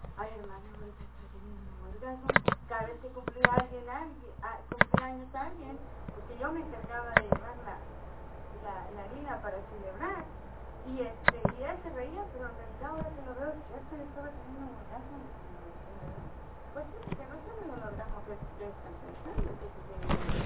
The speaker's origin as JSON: {"language": "Spanish", "country": "El Salvador", "accent": "Salvadoran", "said": "cuál es mi acento, mi manera de hablar. Antes gritaba, o sea, he mejorado. Ahora ando medio perdida que no sé ya ni si hablar como salvadoreña"}